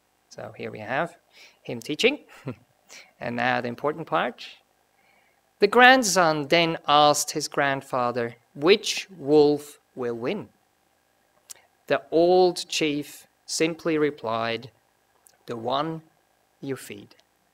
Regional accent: Switzerland; first language German; English is a second language; I'm from Switzerland, and the official language in Switzerland, well, we have four, but one of them is German.

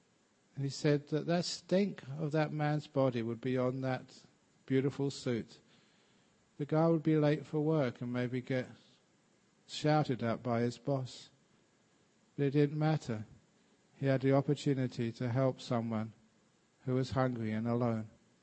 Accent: London, United Kingdom; because I came across them every now and again growing up in London.

